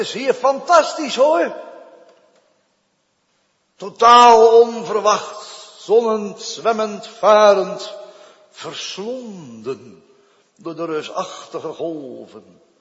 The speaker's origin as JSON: {"language": "Dutch", "town": "Vlaardingen", "region": "South Holland", "country": "Netherlands", "tie": "born or raised there", "said": "Vroeger, bij ons thuis in Vlaardingen in de Merelaan, nummer 37, in de Bettelwijk, zei mijn moeder altijd als het onweerde tegen alle kinderen, we hadden de zeven thuis"}